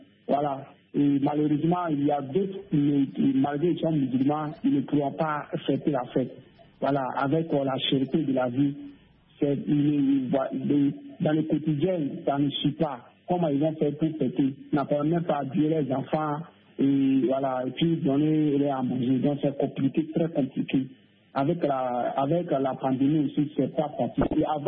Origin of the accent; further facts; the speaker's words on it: Centre-Ouest, Burkina Faso; je suis dans mon village natal, au centre-ouest du Burkina Faso.